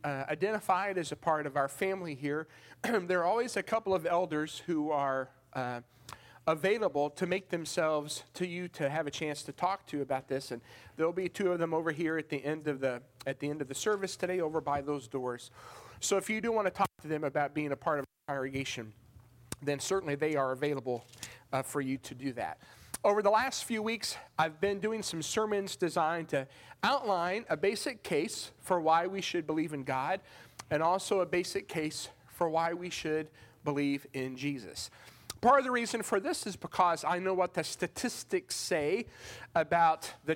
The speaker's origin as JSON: {"language": "English", "region": "Kentucky", "country": "United States", "said": "Like, I live in Florida, but I am from Kentucky."}